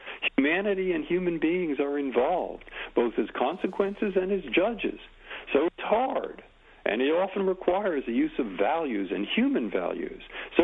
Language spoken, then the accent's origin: English; San Francisco, California, United States; I grew up in San Francisco.